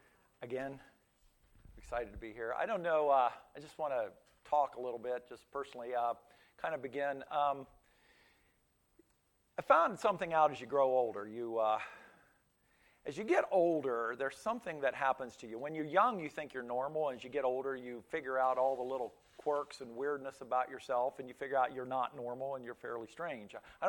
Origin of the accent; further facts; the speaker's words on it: Pennsylvania, United States; first language Pennsylvania Dutch; English is a second language; And my first language was not English, it was Pennsylvania Dutch. And so I would pull up and I would blend the Dutch into the English, mangle it